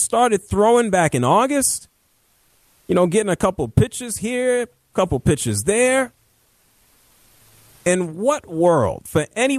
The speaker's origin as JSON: {"language": "English", "town": "Bronx", "region": "New York", "country": "United States", "lives_now": "Atlanta, United States", "said": "I'm in Atlanta, Georgia. I'm from the Bronx, New York. I'm a Yankee at heart."}